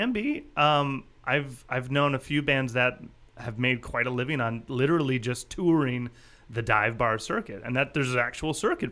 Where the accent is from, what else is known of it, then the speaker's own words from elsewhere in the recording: Michigan, United States; now in Los Angeles, United States; And obviously growing up in Michigan, I was pretty much over snow.